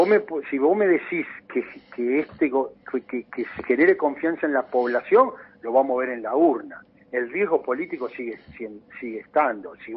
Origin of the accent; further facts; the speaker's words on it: Argentina; la política se mete en el medio y somos argentinos